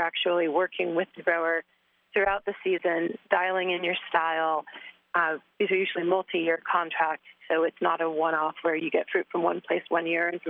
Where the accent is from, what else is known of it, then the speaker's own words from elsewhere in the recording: California, United States; So I was raised close to Sonoma County. I grew up in Marin County, which is just the north side of the Golden Gate Bridge.